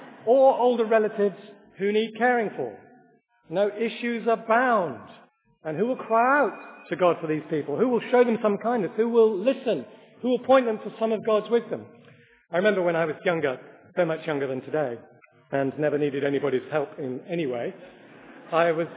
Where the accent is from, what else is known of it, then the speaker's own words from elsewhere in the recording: Scotland, United Kingdom; but I'm Scottish and Jewish